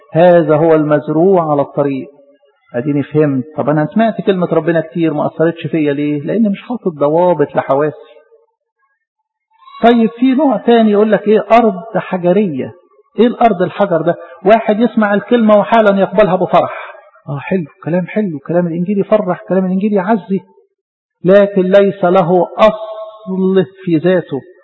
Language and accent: Arabic; Egypt; بلدنا مصر دي ايه؟ زراعية.